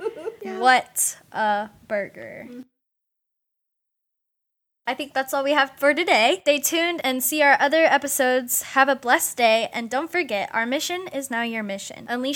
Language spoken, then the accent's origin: English; Texas, United States; also born or lived in Arkansas; I was born in Arkansas, moved to Texas, so mostly a Texan because I remember my whole life here.